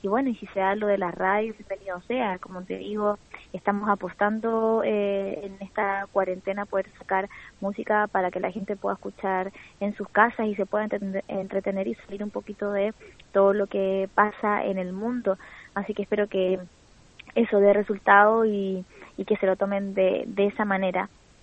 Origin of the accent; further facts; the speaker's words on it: Santiago, Santiago Metropolitan Region, Chile; Yo soy de Santiago, pero con todo esto tomé la decisión de venirme a pasar el encierro, digamos, acá con mi familia.